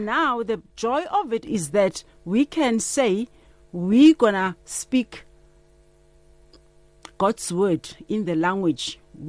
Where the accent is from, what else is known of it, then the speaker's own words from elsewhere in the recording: Mamelodi, Gauteng, South Africa; I grew up in Gauteng, in Mamelodi, where my neighbors were speaking Sotho. And my back neighbors were speaking Tsonga. So growing up, I grew up with all the languages.